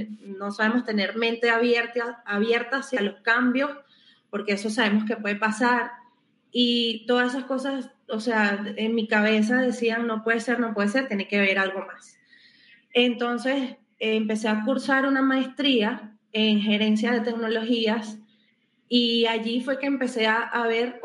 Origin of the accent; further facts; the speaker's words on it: Caracas, Capital District, Venezuela; Yo soy de Caracas, Venezuela. Comencé en el área a los 16 años porque yo estudié en un colegio que tenía mención técnica.